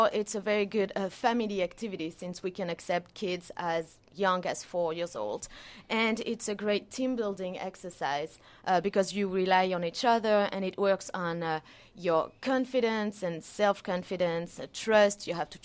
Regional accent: Alabama, United States; I'm from Alabama.

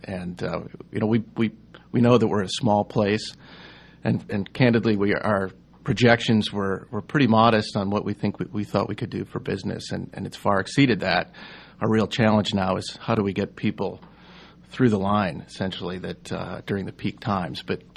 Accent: Chicago, Illinois, United States; I'm from Chicago and kind of miss not having a Chicago dog here.

